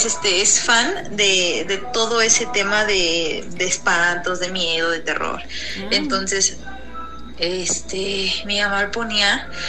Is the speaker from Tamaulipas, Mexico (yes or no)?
no; San Francisco Totemihuacán, Puebla, Mexico; estoy de aquí de la ciudad de Puebla, de San Francisco Totemihuacán.